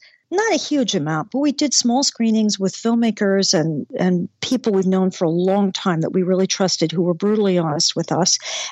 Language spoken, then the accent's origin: English; Brooklyn, New York, United States; born there; I was born in Brooklyn and my father was a polar bear swimmer.